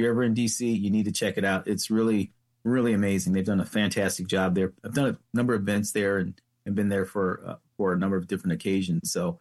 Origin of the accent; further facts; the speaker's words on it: Toledo, Ohio, United States; now in Frederick, United States; Well, I grew up in Toledo, Ohio.